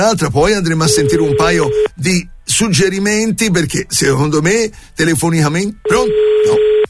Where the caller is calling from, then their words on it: Florence, Tuscany, Italy; sono tornato ora qui nella zona e sono fiorentino d'origine, non credo si senta